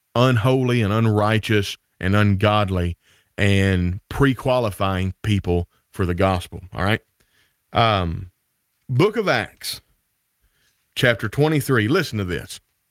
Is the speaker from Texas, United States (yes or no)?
no; Greenfield, Tennessee, United States; I'm from Northwest Tennessee and, Greenfield and Weakley County, the Greenfield Church of Christ